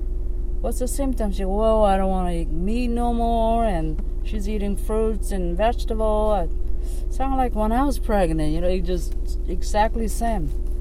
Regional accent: South Korea; English is a second language; moved away; When I was growing up in Korea, we babysat everybody's baby. That's how it is.

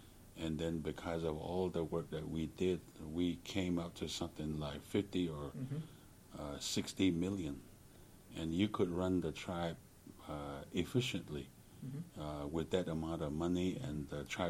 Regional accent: Navajo Nation, United States; We're an Indian tribe that has a huge amount of resources, diversified resources.

